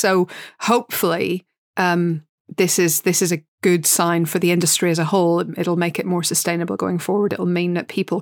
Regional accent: Northern Ireland, United Kingdom; are very familiar with as Northern Irish people.

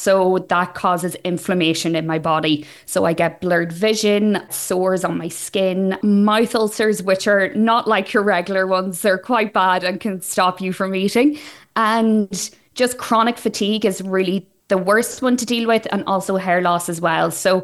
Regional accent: Ulster, Ireland; I'm from Donegal

